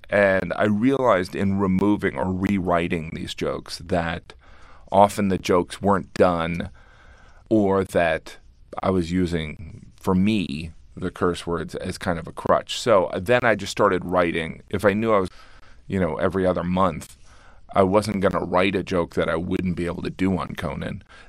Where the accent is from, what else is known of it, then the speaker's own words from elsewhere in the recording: Illinois, United States; now in New York, United States; I realized how truly Midwestern I was. And so, you know, I grew up 45 minutes outside of Chicago